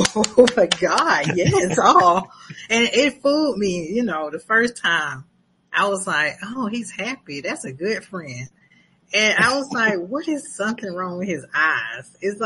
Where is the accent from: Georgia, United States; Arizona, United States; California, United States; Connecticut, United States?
Georgia, United States; Atlanta; I'm from Atlanta, so rush hour is like every day.